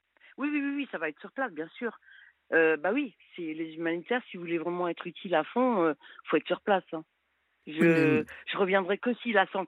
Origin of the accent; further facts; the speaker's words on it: France; je suis française à la base quand même, pour y avoir vécu quand même une grande partie de ma vie.